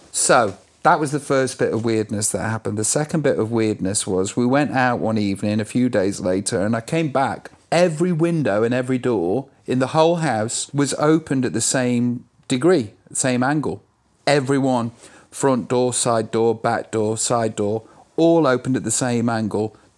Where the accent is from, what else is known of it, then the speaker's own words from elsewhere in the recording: Stoke-on-Trent, West Midlands, United Kingdom; I'm from Stoke-on-Trent in England.